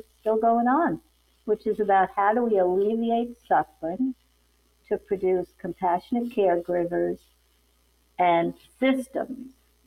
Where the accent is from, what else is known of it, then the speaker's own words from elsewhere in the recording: Long Island, New York, United States; I'm from Long Island and I went to school outside Philadelphia, Villanova, and I'm on their board now too.